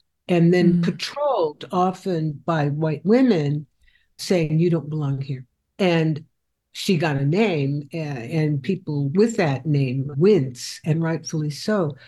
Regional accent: Oakland, California, United States; also born or lived in North Carolina; So I'm from the West Coast. I'm from Oakland. And, you know, I moved to Oakland as a tiny infant in my mother's arms. So I'm a Californian. I am not a Southerner.

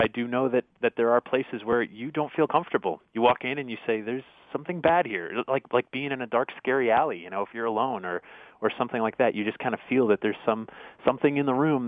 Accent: Connecticut, United States; I grew up in Connecticut, and they, you know, they were in the next town over

